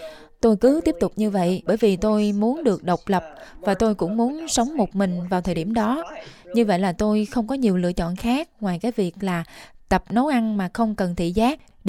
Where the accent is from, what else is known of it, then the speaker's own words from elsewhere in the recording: United States; Ba mẹ tôi từ Việt Nam sang Mỹ năm 1975 và tôi sinh ra ở Mỹ.